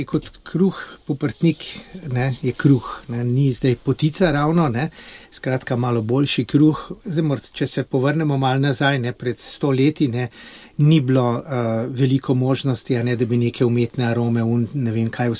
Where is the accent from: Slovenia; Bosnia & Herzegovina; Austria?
Slovenia; Ljubljana, Central Slovenia; Jaz sem Ljubljančan čisti in je zdaj, ko živim na deželi